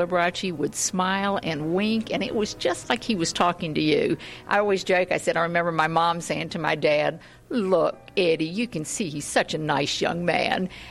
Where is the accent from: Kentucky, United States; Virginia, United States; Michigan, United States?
Virginia, United States; Actually, I'm from Virginia, and I remember that black and white show.